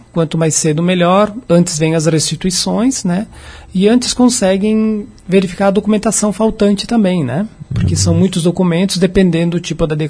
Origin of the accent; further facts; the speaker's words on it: Brazil; Nós, como bons brasileiros e tal, né?